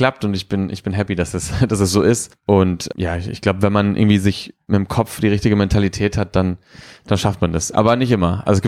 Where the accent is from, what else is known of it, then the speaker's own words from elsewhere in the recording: Barcelona, Catalonia, Spain; also ich bin ja in Barcelona groß geworden, für die Leute, die es nicht wissen.